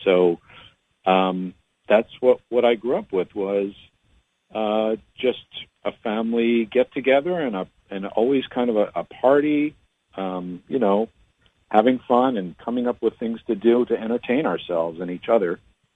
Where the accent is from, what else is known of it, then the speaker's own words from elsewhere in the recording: Pennsylvania, United States; And so I grew up in Bucks County.